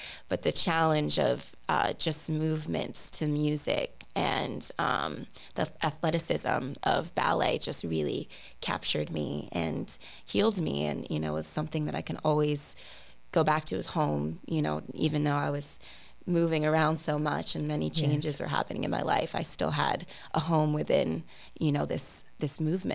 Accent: Uganda; brought a lot of culture home with us and a lot of Ugandan values within our family. And I have older sisters who are also born and raised in Uganda.

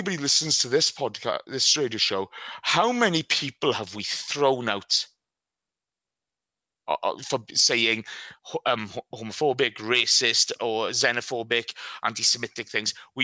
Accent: Wales, United Kingdom; Yeah, I'm a middle-aged white guy. Yeah, I'm Welsh.

